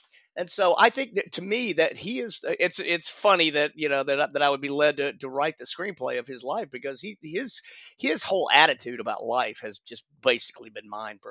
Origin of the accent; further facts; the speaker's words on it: Nashville, Tennessee, United States; Well, I grew up in Nashville. I grew up in music, actually.